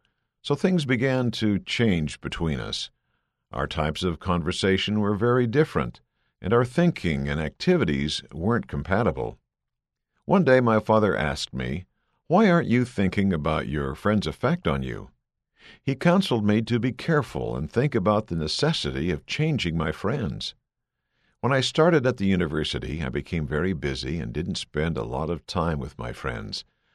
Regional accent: Mexico; Growing up in Mexico, I had the blessing of belonging to a wonderful Latter-day Saint family.

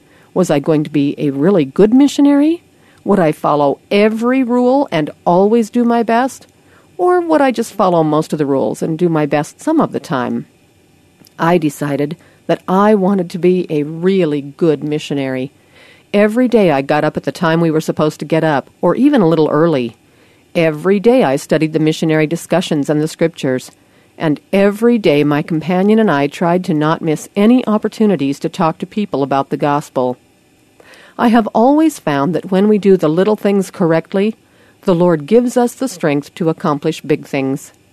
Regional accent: Hawaii, United States; Growing up in Hawaii, I had many friends from different countries, Japan, China, Korea, Samoa, Tonga, and the Philippines.

